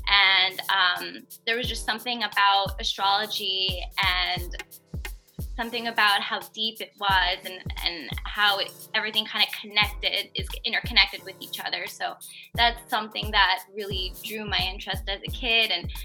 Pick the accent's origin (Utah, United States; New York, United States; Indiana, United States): New York, United States; Queens; I grew up in Queens, so I've had Jewish friends, I've had Muslim friends, I've had Christian friends.